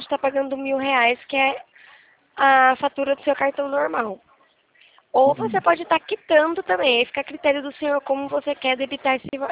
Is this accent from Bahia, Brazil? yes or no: yes; Feira de Santana, Bahia, Brazil; Sou lá de Feira de Santana, agora eu não sei o coisa não.